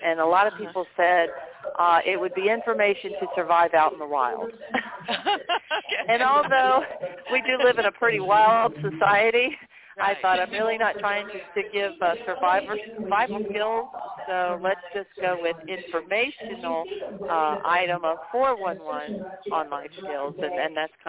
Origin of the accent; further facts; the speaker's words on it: Homestead, Florida, United States; I was actually born in Homestead, Florida, which is just below Miami, and I was raised in Homestead as well.